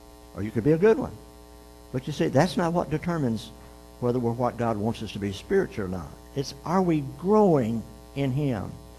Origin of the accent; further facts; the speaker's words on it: Miami, Florida, United States; I grew up in Miami, which is a pretty good-sized town.